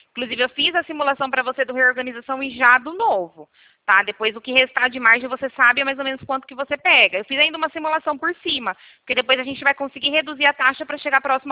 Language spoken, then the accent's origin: Portuguese; Rio Claro, São Paulo, Brazil; a gente é do interior de São Paulo, Rio Claro.